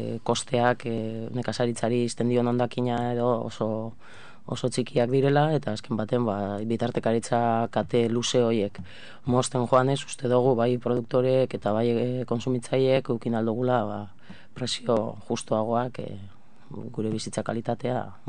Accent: Durango, Basque Country, Spain; Durangotik nator

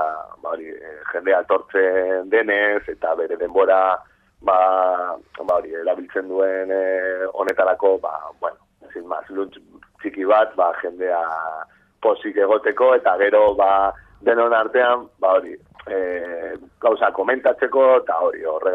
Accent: Bilbao, Basque Country, Spain; nire kasuan nik adibidez, Deustuko Herriberakoa naiz

